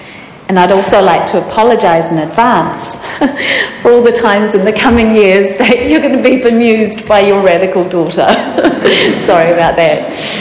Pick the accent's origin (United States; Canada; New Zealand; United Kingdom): New Zealand; Invercargill, Southland; I grew up in Invercargill.